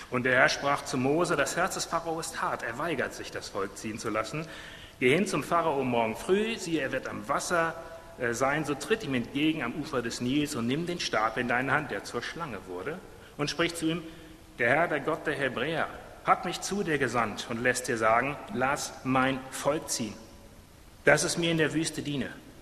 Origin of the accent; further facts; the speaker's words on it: North Rhine-Westphalia, Germany; Stur wie ein Westfale, ich bin in Westfalen aufgewachsen.